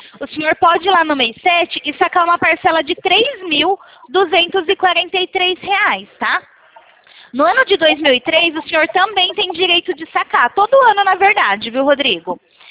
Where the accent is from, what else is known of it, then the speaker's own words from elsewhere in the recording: São Paulo, Brazil; Eu sou aqui de São Paulo.